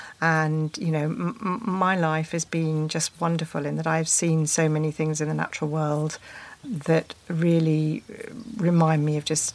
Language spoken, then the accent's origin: English; South East England, United Kingdom; I mean, I grew up in Sussex with glowworms.